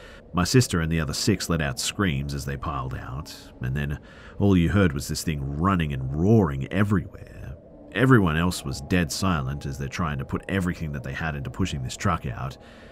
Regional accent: West Palm Beach, Florida, United States; mudding in the Royal Palm Mudflats in Royal Palm Beach, Florida, aka part of the Palm Beach County. I grew up in West Palm Beach.

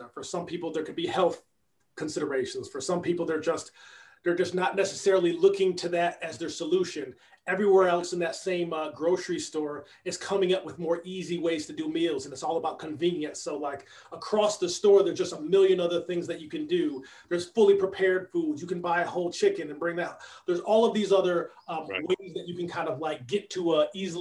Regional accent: Rochester, New York, United States; When I head back, growing up in Rochester, New York, there was three companies. They were huge.

